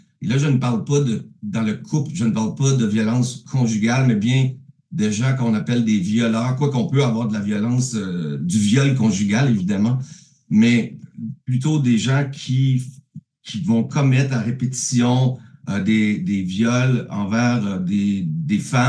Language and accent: French; Canada; accent: Canadian; Comme vous pouvez voir, j'ai un léger accent canadien.